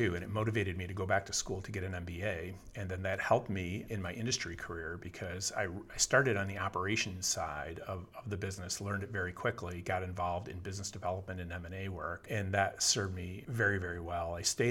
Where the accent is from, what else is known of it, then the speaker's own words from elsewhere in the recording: New York, United States; So I was actually raised in the central part of New York State. I left home when I was 17 and found my way to Buffalo, New York, where I went to school.